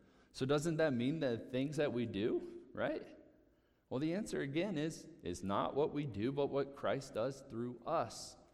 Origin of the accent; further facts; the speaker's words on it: Virginia Beach, Virginia, United States; born there; I was born in Virginia Beach, Virginia, right? I've come a long way.